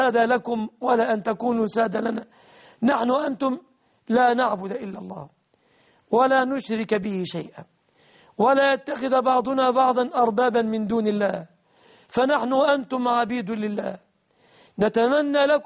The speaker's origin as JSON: {"language": "Arabic", "country": "Egypt"}